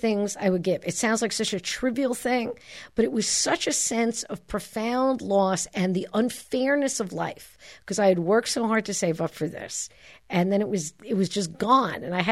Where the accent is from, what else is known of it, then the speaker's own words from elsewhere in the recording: Brooklyn, New York, United States; When I was growing up in Brooklyn, when I was a little girl, and my old Sicilian grandmother had developed skills, life skills, let's call them.